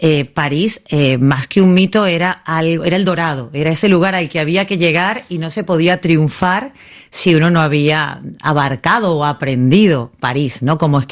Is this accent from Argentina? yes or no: yes; Argentina; moved away; also born or lived in Venezuela / Spain; yo que soy argentina, yo nací en Argentina, luego viví en Venezuela y muchos años en España.